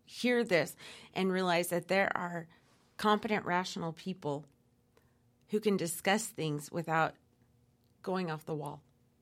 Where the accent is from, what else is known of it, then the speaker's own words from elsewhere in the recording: Los Angeles, California, United States; also born or lived in Oakland; I grew up in Los Angeles and Oakland.